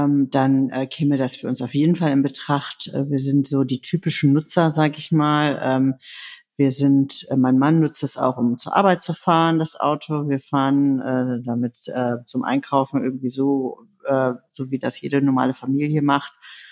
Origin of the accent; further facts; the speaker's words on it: Berlin, Germany; Ja, ich bin 43 Jahre alt, ich bin Berlinerin, Berliner Abgeordnete.